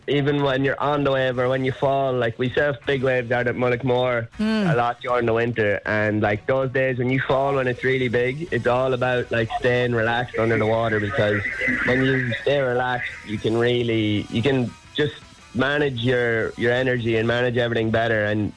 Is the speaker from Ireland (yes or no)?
yes; Sligo, Connacht, Ireland; now in Strandhill, Ireland; Yeah, Sligo man, true and true. I grew up in Sligo town there, but now I've recently moved out to Strandhill beside the beach, so it's nice living right walking distance to the beach.